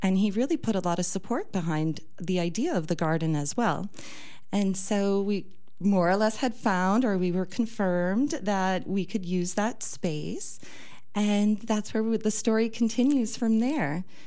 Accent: Viroqua, Wisconsin, United States; Well, I think the place to start is so Viroqua is my hometown. And so I moved back into the area in around 2019

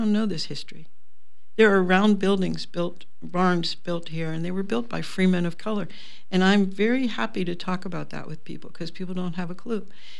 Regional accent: Pittsburgh, Pennsylvania, United States; because I grew up in around Pittsburgh

